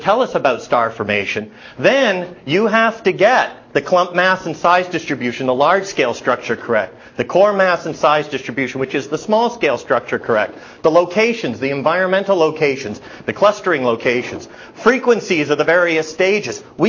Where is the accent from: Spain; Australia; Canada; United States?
Canada; And being a Canadian, I don't have any cigarette company logos because they're banned in the country.